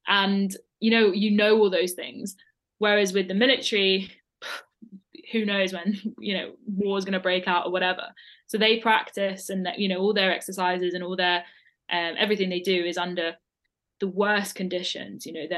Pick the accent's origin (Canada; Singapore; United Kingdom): United Kingdom; South West England; born there; also born or lived in United States; I was born in Devon, but as soon as I was born, so 6 months after, we moved to America for 4 years. So a lot of my kind of growing up and nursery and everything was in America.